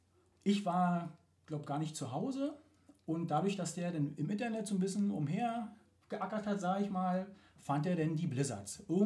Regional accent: Berlin, Germany; Wir kommen ja eigentlich aus der Hauptstadt, aus Berlin.

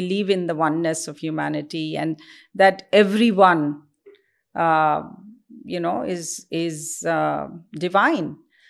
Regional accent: India; You know, being an Indian helps.

